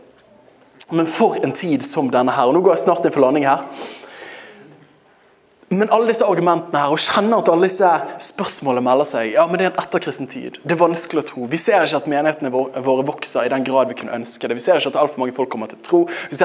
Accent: Western Norway, Norway; Jeg kommer fra Vestlandet. Jeg er jo en pietist, sant?

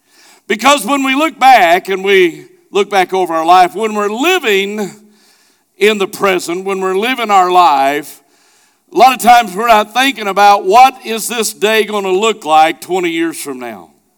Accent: Hollister, Missouri, United States; because I grew up 10 miles south of her. I'm from South Branson in Hollister. So believe it or not, my accent is so much not it's almost non-existent now to what it used to be.

